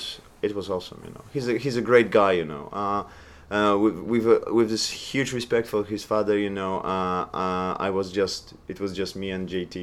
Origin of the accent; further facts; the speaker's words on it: Poland; English is a second language; So if we want to, you know, to have this American flow on our record, you know, even though that we are from Poland, Austin is a great place to come and record the album.